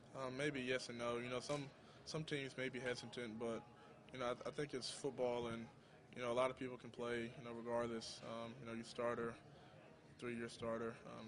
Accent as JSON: {"language": "English", "town": "Dallas", "region": "Texas", "country": "United States", "tie": "born or raised there", "said": "all my family's in Dallas, and just to have the, you know, draft in my hometown"}